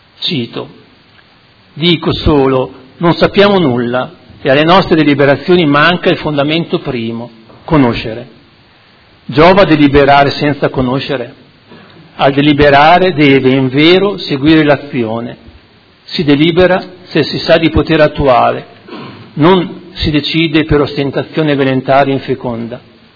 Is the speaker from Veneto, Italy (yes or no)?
no; Modena, Emilia-Romagna, Italy; Da modenese in modenese la traduco così.